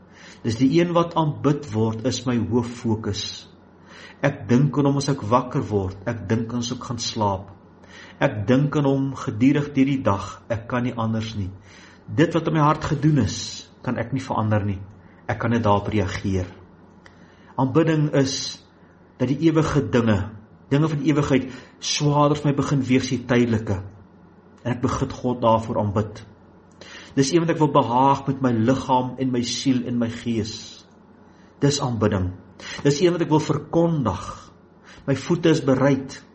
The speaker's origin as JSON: {"language": "Afrikaans", "town": "Blyvooruitsig", "region": "Gauteng", "country": "South Africa", "tie": "born there", "said": "ek is fisies gebore in Blyvooruitsig in 1961."}